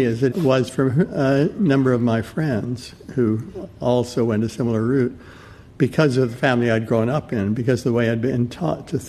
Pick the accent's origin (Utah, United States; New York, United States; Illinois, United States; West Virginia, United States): Utah, United States; Logan; It was an idyllic childhood. This was a Mormon town, but I grew up in a family with one foot in the Mormon church and one foot out, and so it was a very interesting growing up.